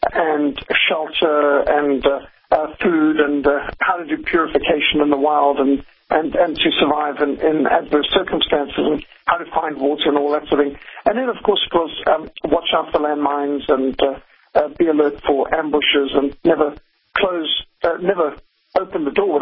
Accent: Zimbabwe; I was brought up in Rhodesia, what today is Zimbabwe, and Rhodesia back in 1960s and 70s was a war-torn country.

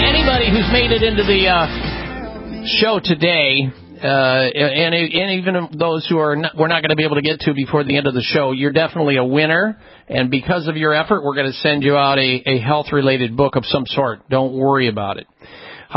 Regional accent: Midwest, United States; I remember the days when I was growing up in the Midwest. That's what I ate.

